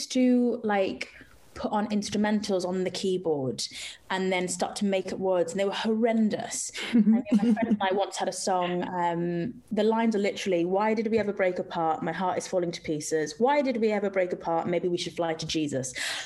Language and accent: English; Wales, United Kingdom; because I'm Irish Jamaican, brought up in Wales.